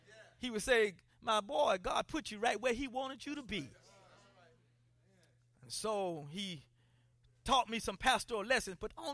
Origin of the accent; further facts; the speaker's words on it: South Carolina, United States; I'm from South Carolina. I've heard a whole lot of idioms and sayings, but I had never heard that.